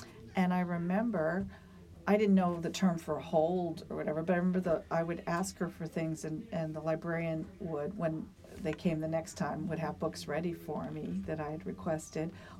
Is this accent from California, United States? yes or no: yes; Westlake Village, California, United States; So when I was growing up in Westlake Village, which was one of those new planned communities, we didn't have a library.